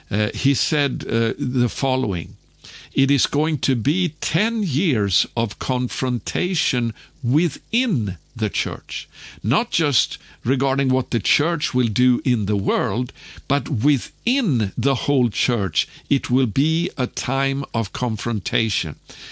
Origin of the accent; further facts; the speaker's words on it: Sweden; that was for Sweden at that time, my home country, that I was writing this